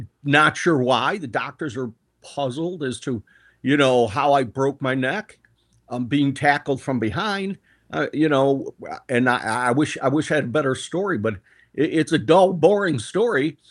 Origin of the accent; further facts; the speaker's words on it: Illinois, United States; So I am in the interesting state of Illinois. I live right outside the city in the South Burbs. I grew up here my whole life.